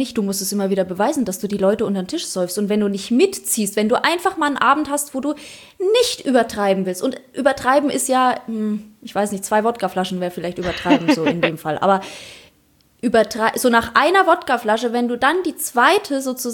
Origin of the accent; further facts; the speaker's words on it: Poland; du bist Polin, du klaust doch. Und dann dachte ich mir, jo, ich bin Polin